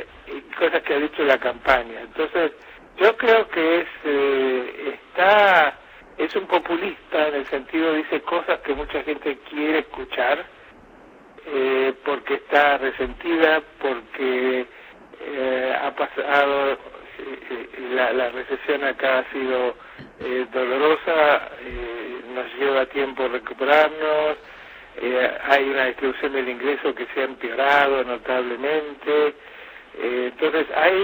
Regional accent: Buenos Aires, Argentina; moved away as an adult; Soy súper porteño.

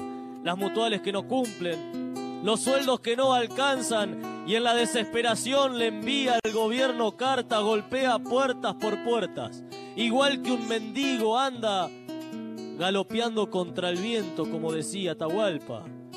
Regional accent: Argentina; Perdón como argentino, me avergüenza y me da rabia

